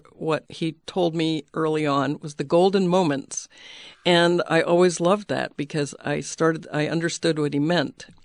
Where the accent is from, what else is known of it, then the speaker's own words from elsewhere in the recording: Appalachia, United States; I grew up partly in Appalachia, too, and saw white poverty, extreme white poverty, southern white poverty.